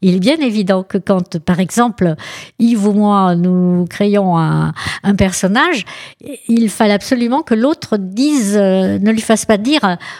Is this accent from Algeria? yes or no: yes; Algeria; born there; Je suis née en Algérie